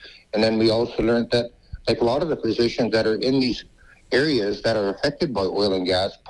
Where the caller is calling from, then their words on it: British Columbia, Canada; I am from the Tsayu, the Beaver Clan of the Wet'suwet'en, and I'm calling from my home here in Tekia, Igalgan.